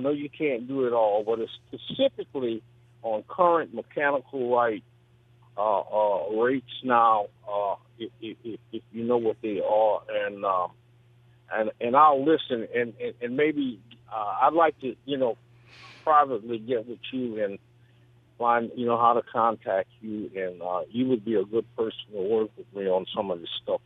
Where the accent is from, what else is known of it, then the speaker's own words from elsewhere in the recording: New Orleans, Louisiana, United States; now in Hattiesburg, United States; I live in Hattiesburg, Mississippi right now, but I'm from New Orleans.